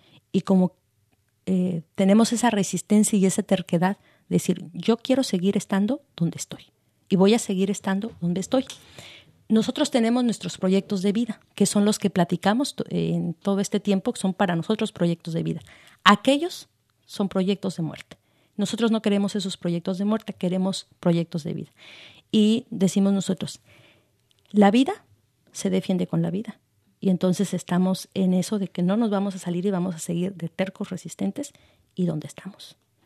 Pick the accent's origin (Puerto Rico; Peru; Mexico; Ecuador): Mexico; tenemos derecho a ser mexicanos, tenemos derecho a la vida como mexicanos